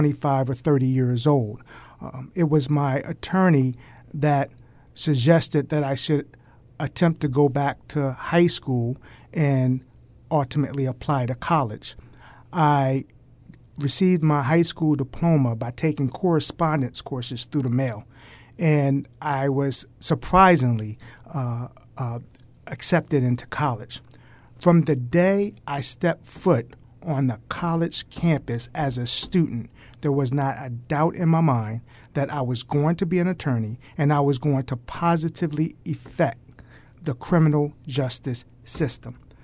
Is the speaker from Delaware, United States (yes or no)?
yes; Wilmington, Delaware, United States; I grew up in Northeast Wilmington, and when I was 18 years old, I was arrested and convicted of a felony drug offense.